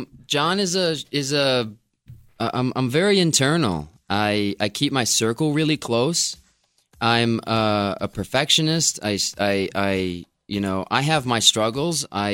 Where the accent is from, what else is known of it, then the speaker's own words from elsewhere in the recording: Rochester, New York, United States; but I'm here in the studio in Rochester. I grew up here.